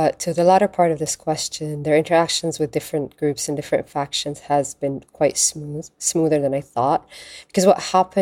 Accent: Egypt; And I'm Egyptian. He made fun of Egyptians, which is a common thing among Arabs. I made fun of my accent.

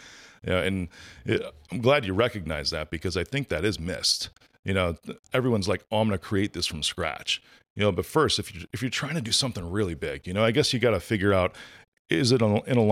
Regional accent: Chicago, Illinois, United States; There was a state trooper in Illinois, because I'm from Chicago, that was just killed a couple weeks ago.

